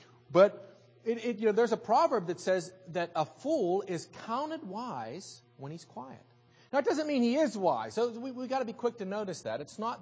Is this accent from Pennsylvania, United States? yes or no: yes; Pennsylvania, United States; I mean, I grew up in Western Pennsylvania, like most of you.